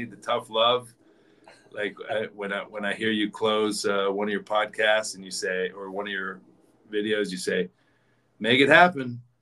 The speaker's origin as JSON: {"language": "English", "town": "Pittsburgh", "region": "Pennsylvania", "country": "United States", "said": "I am from Pittsburgh. So I'm from a blue collar city, at least."}